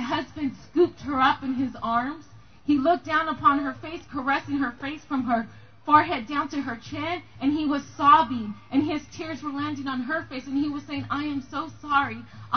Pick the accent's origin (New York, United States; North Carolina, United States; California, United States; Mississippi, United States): California, United States; from Southern California